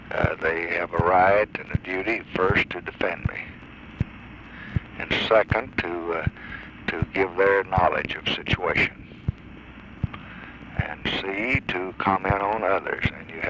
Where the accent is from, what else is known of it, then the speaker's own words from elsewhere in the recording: Texas, United States; It's a word that comes easy as a Texan.